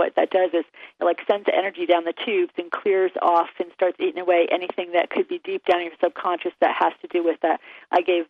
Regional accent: East Coast, United States; I'm from the East Coast, and they have New York where they have horse and carriage things

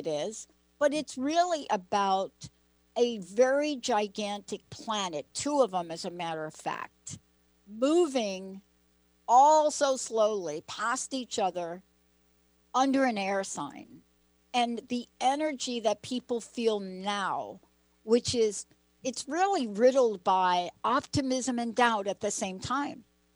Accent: East Coast, United States; Linda and I both grew up on the East Coast.

